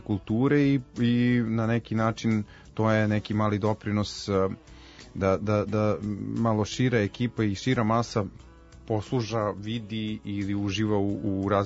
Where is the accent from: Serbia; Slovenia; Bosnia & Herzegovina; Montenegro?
Serbia; Svilajnac, Šumadija and Western Serbia; now in Belgrade, Serbia; ja sam born and raised, nisam baš born, ali sam raised u Svilajncu, što naši kažu, odrastao sam u Svilajncu.